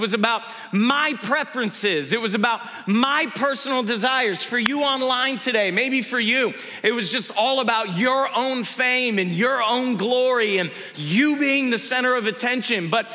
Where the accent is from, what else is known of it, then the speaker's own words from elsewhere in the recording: Georgia, United States; I can remember being a 13-year-old boy growing up in Georgia